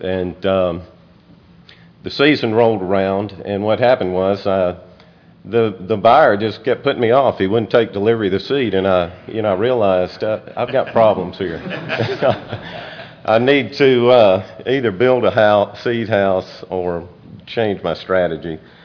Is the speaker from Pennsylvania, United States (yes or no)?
no; Midnight, Mississippi, United States; from Midnight, Mississippi.